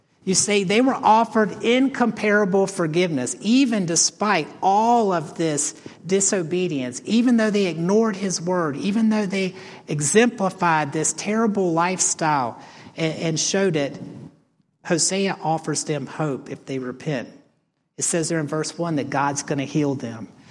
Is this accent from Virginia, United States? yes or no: yes; Virginia, United States; now in Florida, United States; I'm like from Virginia. It's like, oh, this is really Florida-like.